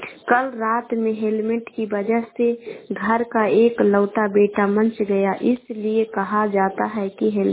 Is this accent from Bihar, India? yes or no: yes; Patna, Bihar, India; मैं गोपाल से शेखपुरा से बोल रही हूँ। मैं पटना जिला के रहने वाली हूँ।